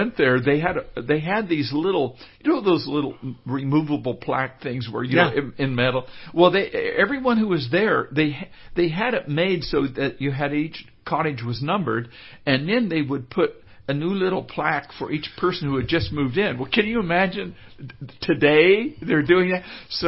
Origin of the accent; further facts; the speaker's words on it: Kansas, United States; I wrote a brief note saying I'm from Kansas, you know, in L.A. for the summer